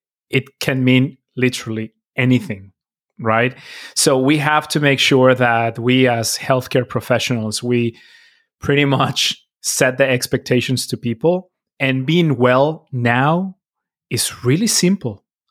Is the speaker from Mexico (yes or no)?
yes; Mexico; I grew up in Mexico